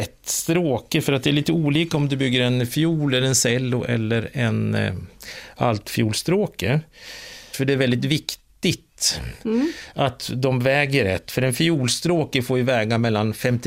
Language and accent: Swedish; Jämtland County, Sweden; jag är ju uppvuxen i Jämtland